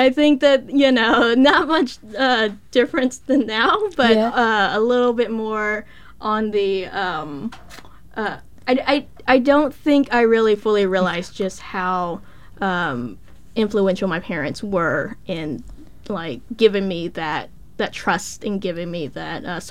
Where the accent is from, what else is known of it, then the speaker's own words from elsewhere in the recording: Louisiana, United States; born there; And I was born in Louisiana in a small town.